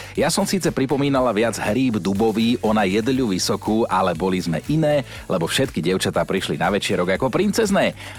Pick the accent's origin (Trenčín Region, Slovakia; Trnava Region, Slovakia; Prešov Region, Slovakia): Trnava Region, Slovakia; Trnava; U nás v Trnave sa tomu hovorí aj pipka, niekto to volá indiánky